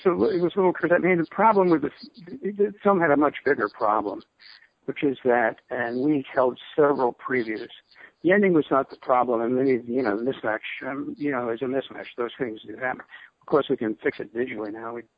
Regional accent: New York, United States; he grew up in the town next to where I grew up in the Hudson Valley

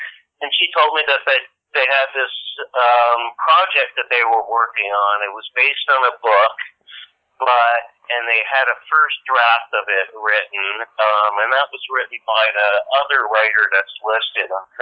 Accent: East Coast, United States; I just moved to New York, I think, and I'm from the East Coast, so it was like moving back to my territory after being out in LA for, I think it was about a dozen years, 10 years.

